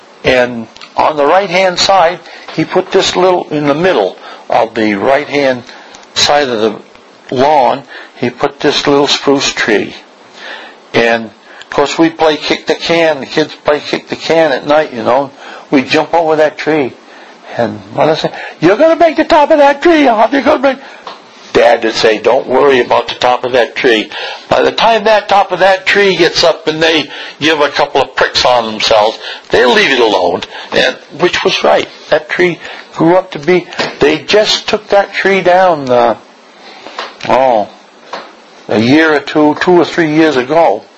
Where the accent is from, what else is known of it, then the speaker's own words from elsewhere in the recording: Marlboro, United States; born there; when I was born, I was born in Marlboro, in that house, on the right hand side of the duplex.